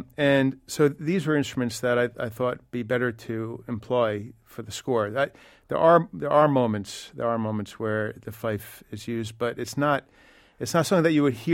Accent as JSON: {"language": "English", "town": "Setauket", "region": "New York", "country": "United States", "tie": "born or raised there", "said": "growing up in Setauket, where the show takes place"}